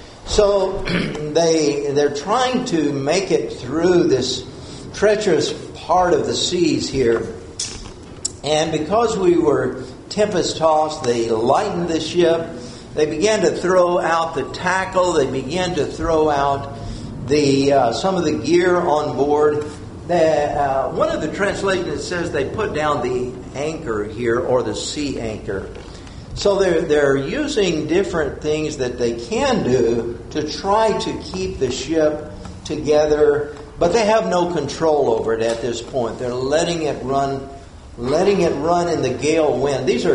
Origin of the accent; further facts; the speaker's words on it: Texas, United States; I think about when I was growing up in West Texas, we had what they would call the northern winds that would blow.